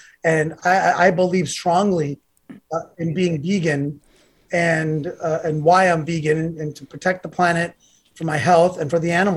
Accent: India; Being Indian, it may be a little bit easier because our comfort foods are vegetarian. But I love cooking Indian food.

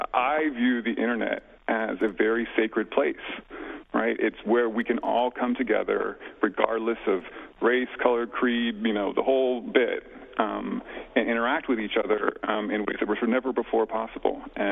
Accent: California, United States; I grew up in California, and I did actually go to Liberty University later.

